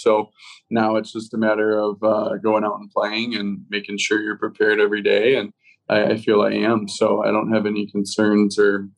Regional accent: Port Huron, Michigan, United States; I mean, like growing up in Port Huron, that was a special

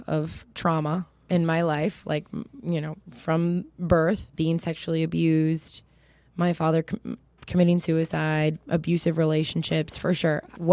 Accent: Middletown, Ohio, United States; Well, I grew up in Middletown, Ohio, which is a teeny tiny, not super teeny, but it's a small town in Ohio.

